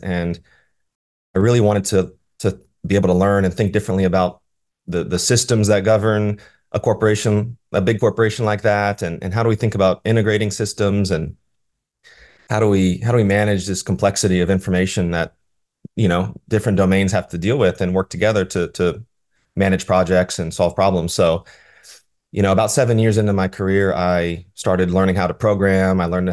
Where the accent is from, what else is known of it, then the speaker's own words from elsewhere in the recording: Appalachia, United States; Well, I grew up in the United States in the Appalachian region, which has a pretty strong history of energy.